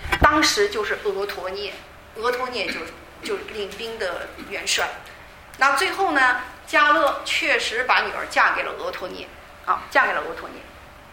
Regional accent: China; 不像我们中国人啊，随便起个名

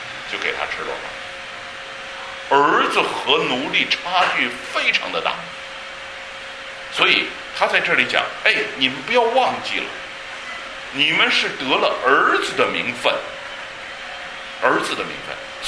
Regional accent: China; 你知道我们中国人没有这种拣选的概念哈

